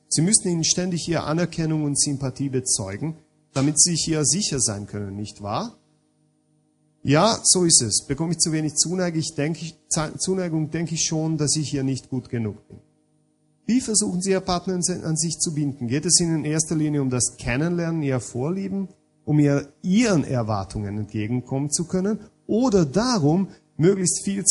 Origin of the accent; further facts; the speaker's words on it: Hungary; ich komme aus Ungarn, zum Teil aus einer österreichisch-ungarischen Familie, aber lebe doch in Ungarn.